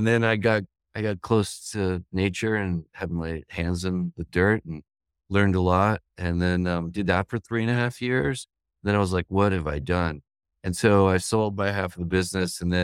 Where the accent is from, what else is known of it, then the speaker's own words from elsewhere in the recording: United States; I fell in love with radio and I grew up outside of New York City.